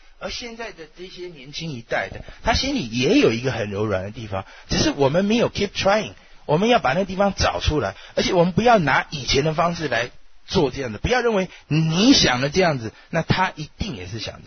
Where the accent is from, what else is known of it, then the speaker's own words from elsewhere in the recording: Taiwan; accent: Taiwanese Mandarin; 你看我台湾国语要出来